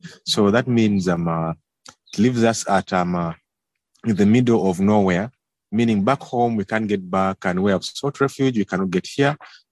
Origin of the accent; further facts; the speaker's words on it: Uganda; moved away; I fled my home country, Uganda, because of my sexual orientation and for fear of being persecuted.